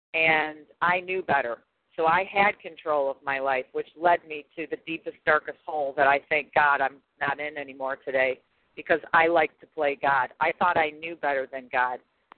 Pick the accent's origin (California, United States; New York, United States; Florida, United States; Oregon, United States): Florida, United States; I'm compulsive overeater from Florida.